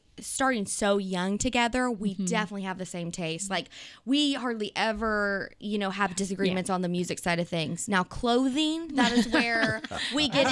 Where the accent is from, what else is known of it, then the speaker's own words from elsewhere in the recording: Sulphur Springs, Texas, United States; We grew up on the … family farm. Mm-hmm. Every … lived about a field away from each other. And we grew up in FFA 4-H, loved the farm life, and our family is very special to us. And when you go through Sulphur Springs, it's so small.